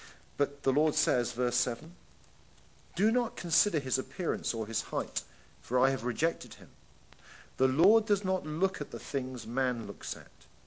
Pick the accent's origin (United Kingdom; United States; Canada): United Kingdom; England; I'm sorry, but I'm English, I don't know.